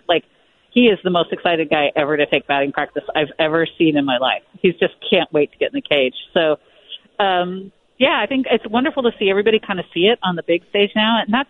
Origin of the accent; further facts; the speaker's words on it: Alameda, California, United States; also born or lived in Monterey; when I was a kid, you know, I grew up in Alameda and then Monterey, reading the Chronicle, of course.